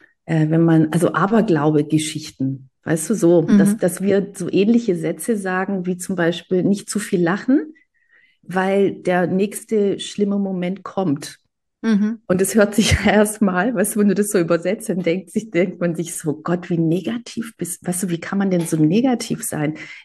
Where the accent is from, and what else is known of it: Greece